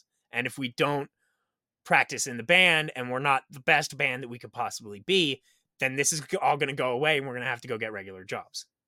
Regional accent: Pennsylvania, United States; because I'm from Pennsylvania. I'm on the East Coast.

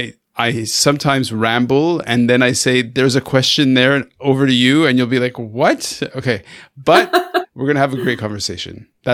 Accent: Canada; You know I'm Canadian, right?

